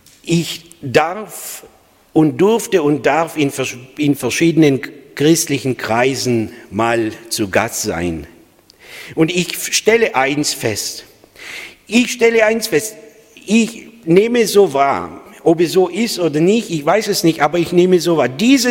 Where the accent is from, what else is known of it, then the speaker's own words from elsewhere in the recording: Moldova; German is a second language; now in Germany; kein gebürtiger Schwabe. Das ist meine Frau. Ich komme aus Moldawien und deswegen bin ein bisschen emotionaler.